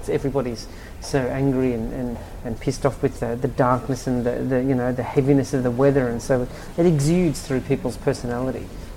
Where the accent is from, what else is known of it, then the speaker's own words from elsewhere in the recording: Australia; So no, the whole idea of an Australian designer even being there was absurd.